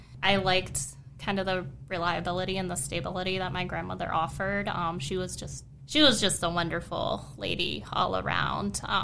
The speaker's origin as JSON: {"language": "English", "region": "Virginia", "country": "United States", "tie": "born or raised there", "said": "Okay, so I grew up locally here in the Shenandoah Valley."}